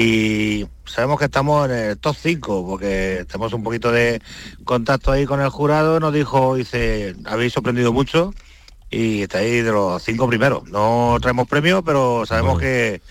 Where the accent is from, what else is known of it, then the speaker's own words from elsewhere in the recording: Baza, Andalusia, Spain; now in Asturias, Spain; O yéndonos a mi pueblo a Baza, unos gurullos con conejos